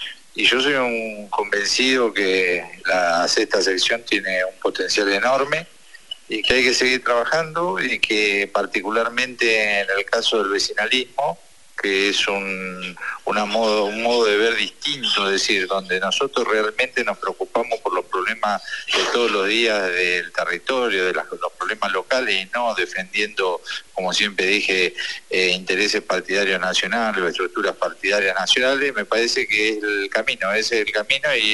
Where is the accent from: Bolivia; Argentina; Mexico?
Argentina; Buenos Aires; particularmente como bonaerense poder aportar desde mi lugar y de mi experiencia algo distinto